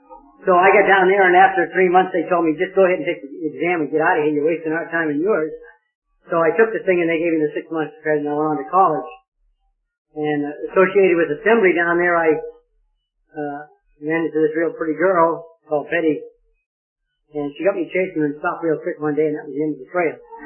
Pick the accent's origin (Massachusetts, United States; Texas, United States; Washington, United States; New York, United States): Massachusetts, United States; now in Miami, United States; But I've been in Florida for 43 years now. Raised in Massachusetts.